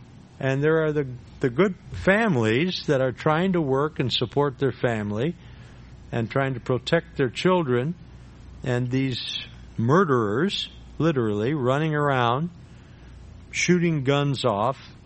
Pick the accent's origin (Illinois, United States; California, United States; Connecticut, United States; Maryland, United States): Illinois, United States; Chicago; Well, when I grew up driving in Chicago, going to church there, you learn to drive through these narrow residential streets.